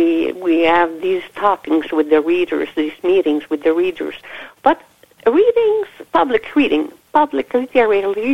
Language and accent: English; Quebec, Canada; English is a second language; Well, you see, in Quebec we're from French culture and we're North American.